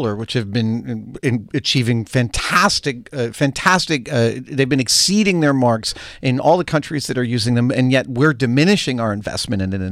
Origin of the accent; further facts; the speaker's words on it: New York, United States; Negative. But I'm from New York, so am I an honorary Jew?